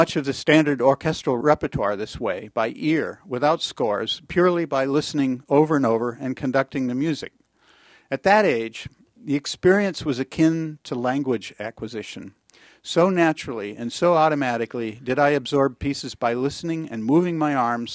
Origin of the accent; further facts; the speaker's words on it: New Hampshire, United States; I grew up in New Hampshire. Both my parents were amateur musicians.